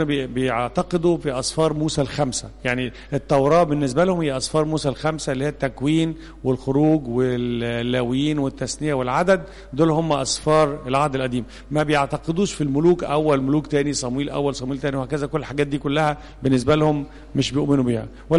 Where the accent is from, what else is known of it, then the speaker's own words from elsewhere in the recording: Egypt; ولذلك إحنا كمصريين كنا بنعتبر غرباء عن عبادة ربنا